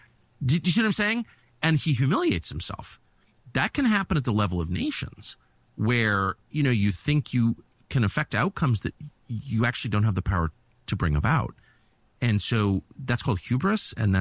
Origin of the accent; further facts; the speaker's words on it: United States; I'm American. I'm not leaving. My family's buried here.